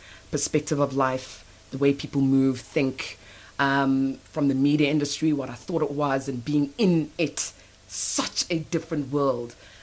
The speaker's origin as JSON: {"language": "English", "town": "Hazyview", "region": "Mpumalanga", "country": "South Africa", "tie": "born or raised there", "said": "young girl, 30 years old from Mpumalanga, born in a place called Sabi, raised in Hazyview."}